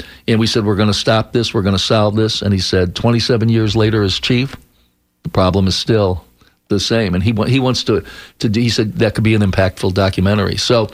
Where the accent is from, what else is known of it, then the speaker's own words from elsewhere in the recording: Chicago, Illinois, United States; In Chicago, suburban Chicago.